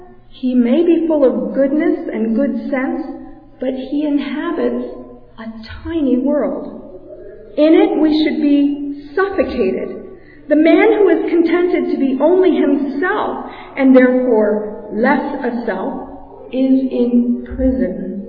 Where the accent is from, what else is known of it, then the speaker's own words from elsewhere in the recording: Philadelphia, Pennsylvania, United States; also born or lived in New Jersey; I was raised going in Philadelphia and then New Jersey. I attended a Lutheran school in Bound Brook, New Jersey, and I learned to read through phonics.